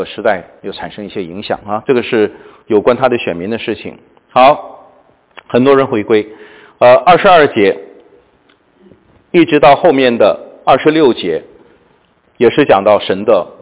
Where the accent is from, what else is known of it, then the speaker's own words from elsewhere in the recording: Heilongjiang, China; born there; 因为我是生在黑龙江的我们那个时候有很多的这个